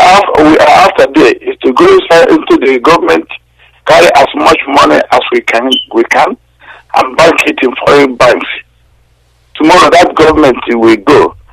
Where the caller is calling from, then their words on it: London, United Kingdom; I'm calling from London.